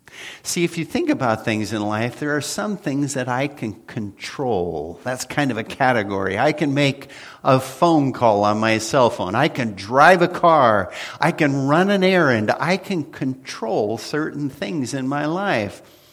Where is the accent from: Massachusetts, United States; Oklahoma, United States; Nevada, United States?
Oklahoma, United States; I grew up in Oklahoma, wind from a tornado.